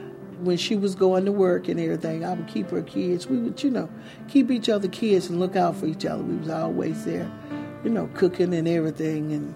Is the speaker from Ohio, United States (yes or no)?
no; Bessemer, Alabama, United States; I grew up in Bessemer, Alabama.